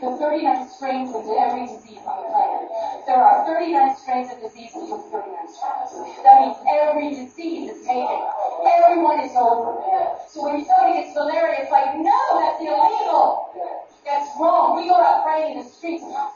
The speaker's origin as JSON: {"language": "English", "country": "United States", "lives_now": "Australia", "said": "I always say you guys, because I'm from America, even though I live in Australia."}